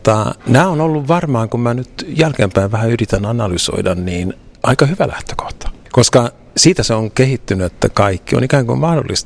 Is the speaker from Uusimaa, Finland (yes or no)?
no; Oravais, Ostrobothnia, Finland; Mä oon Oravaisista kotosi ja mä oon kasvanut siellä keskellä metsää ja aika yksin